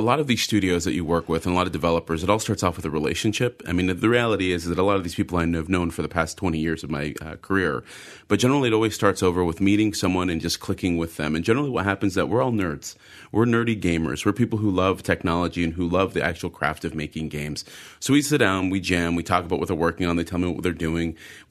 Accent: United States; And, you know, I'm from America where there is no retirement fund.

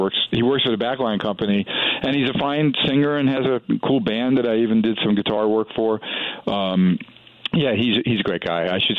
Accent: Brooklyn, New York, United States; And he's that Northern Michigan mentality, which is very different from growing up in Brooklyn, New York, okay?

